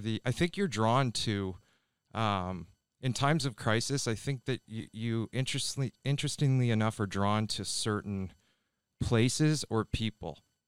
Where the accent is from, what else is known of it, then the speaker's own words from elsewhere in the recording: Ontario, Canada; I grew up in Ontario, Canada, just outside of Toronto.